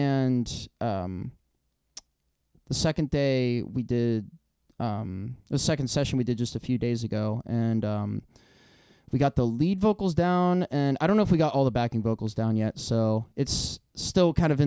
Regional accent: Youngstown, Ohio, United States; you know, I'm from Youngstown originally, and, you know, those guys are from Youngstown.

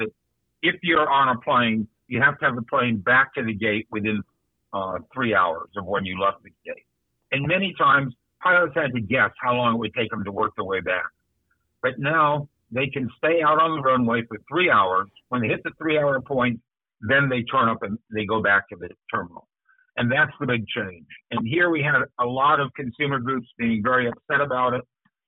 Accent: Italy; when I used to grow up in it, when I grew up in Italy.

